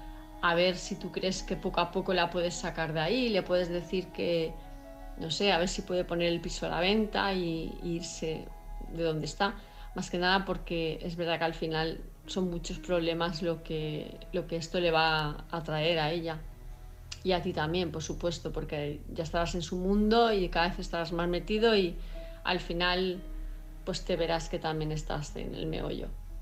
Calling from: Palma, Balearic Islands, Spain; de Palma de Mallorca

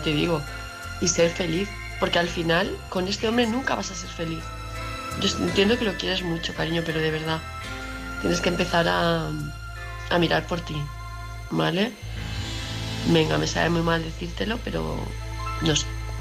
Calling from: Palma de Mallorca, Balearic Islands, Spain; de Palma de Mallorca.

